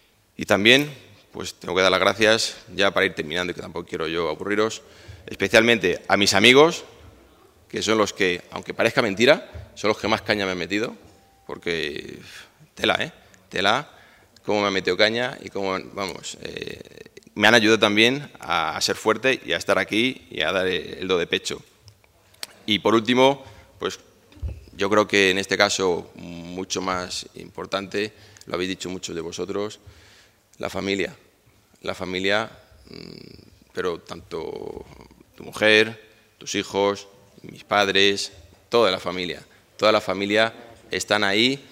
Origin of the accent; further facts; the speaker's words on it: Tres Cantos, Community of Madrid, Spain; digo muchas veces orgulloso que soy de Tres Cantos